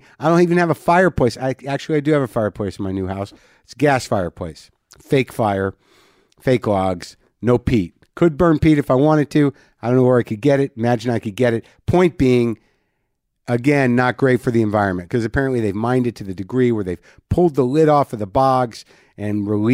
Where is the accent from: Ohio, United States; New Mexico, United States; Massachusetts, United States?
New Mexico, United States; I literally don't know any Spanish, even though I grew up in New Mexico.